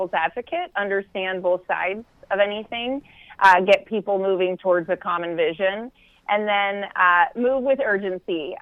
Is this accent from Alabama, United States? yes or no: no; San Diego, California, United States; I grew up in San Diego in a Navy family.